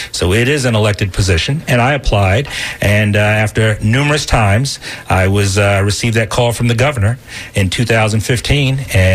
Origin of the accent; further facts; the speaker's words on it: Queens, New York, United States; So I'm from Queens, New York.